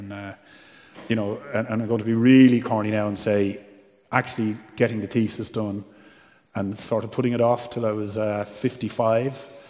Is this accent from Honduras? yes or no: no; Dublin, Leinster, Ireland; I was born and bred in Dublin. I was, you know, them blow-ins where your mother and father are from the country, but you end up playing for Dublin.